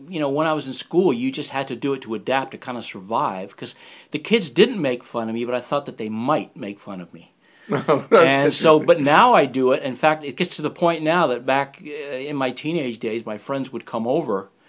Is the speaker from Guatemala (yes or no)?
no; England, United Kingdom; accent: English; now in United States; So I went back to, I reverted back to my English accent.